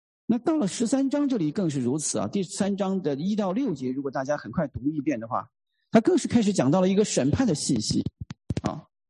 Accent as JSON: {"language": "Chinese", "region": "Shaanxi", "country": "China", "said": "我是陕西人，然后我父母亲又住在那个附近"}